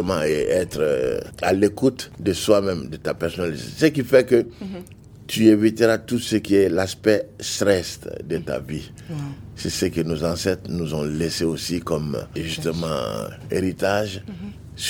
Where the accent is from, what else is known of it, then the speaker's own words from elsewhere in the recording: Ségou, Mali; et je suis natif de Ségou.